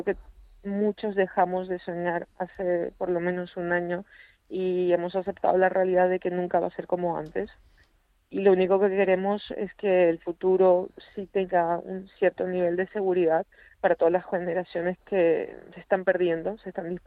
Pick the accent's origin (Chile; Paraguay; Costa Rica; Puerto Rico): Paraguay; Spanish is a second language; also born or lived in Spain; now in Ukraine; Me crié en Latinoamérica, en Paraguay, y luego también estuve viviendo en España 8 años antes de regresarme a Ucrania.